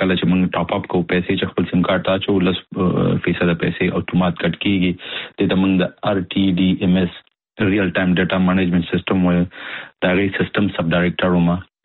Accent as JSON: {"language": "Pashto", "region": "Nangarhar", "country": "Afghanistan", "said": "زه د افغانستان د ننګرهار ولایت څخه یم"}